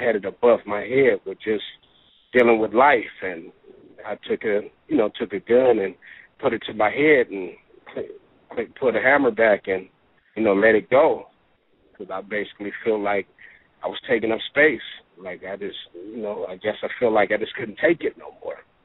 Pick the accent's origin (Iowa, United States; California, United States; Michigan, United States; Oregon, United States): California, United States; Compton; during my life of growing up in the foster home, you know, I grew up in Compton, California